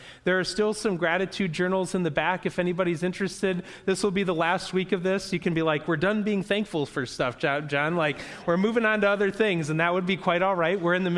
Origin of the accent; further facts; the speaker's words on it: Clarkston, Michigan, United States; as a kid growing up in Clarkston with grandparents that lived in Alpena, we would quite frequently take that I-75 corridor, and something magical happens when you get north of Flint.